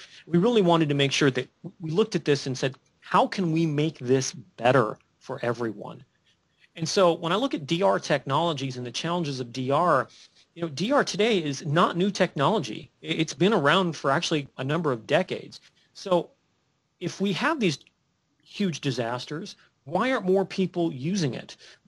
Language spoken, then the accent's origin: English; California, United States; I grew up in California. In California, we have earthquakes.